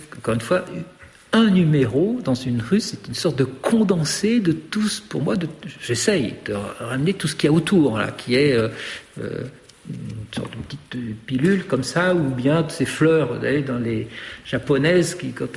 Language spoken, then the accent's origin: French; Paris, Île-de-France, France; born there; Simplement, moi, je suis né à Paris. Voilà, j'ai Paris dans les pieds.